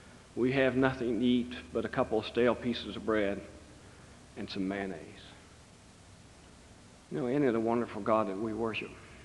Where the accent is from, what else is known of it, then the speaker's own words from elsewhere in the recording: West Virginia, United States; So I came from West Virginia reluctantly to come to this seminary.